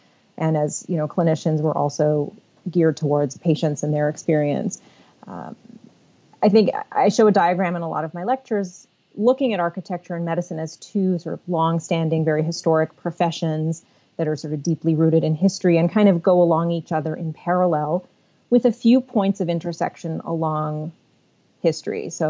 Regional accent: Canada; I am Canadian

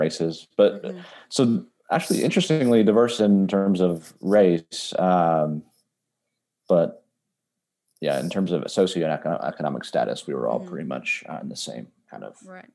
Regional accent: Rochester, New York, United States; so I was raised in Rochester, New York. It's a town on Lake Ontario, about an hour east of Buffalo, New York.

